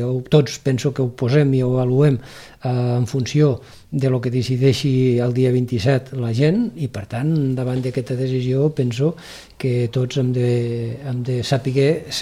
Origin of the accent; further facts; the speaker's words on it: Falset, Catalonia, Spain; intentar guanyar la confiança de la gent del meu poble.